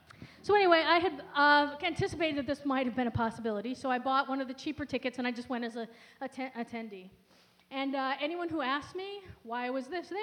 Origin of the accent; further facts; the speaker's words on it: Chicago, Illinois, United States; born there; I was born in Chicago, and so I went to Cook County to get it, replaced.